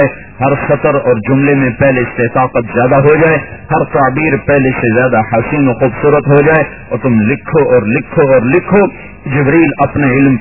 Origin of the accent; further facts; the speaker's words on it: Pakistan; born there; نہ میں پاکستان میں پیدا ہوا نہ یہ ہندوستان میں اپنی چاہت سے پیدا ہوا